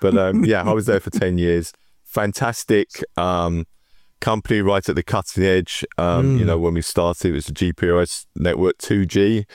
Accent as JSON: {"language": "English", "region": "London", "country": "United Kingdom", "said": "So I'm from South London, as you probably can tell."}